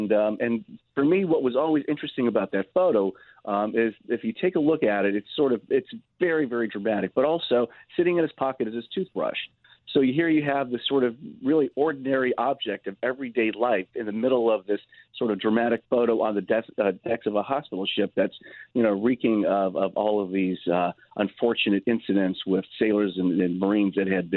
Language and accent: English; Chicago, Illinois, United States; Well, actually, Dickie was from Wisconsin, but I was from Chicago originally.